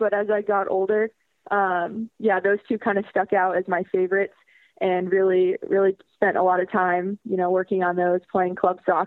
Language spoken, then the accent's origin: English; Barnstable, Massachusetts, United States; Yeah, I grew up in Barnstable, Massachusetts, which is on the Cape, usually known for its vacation spots, but I grew up living there all year round.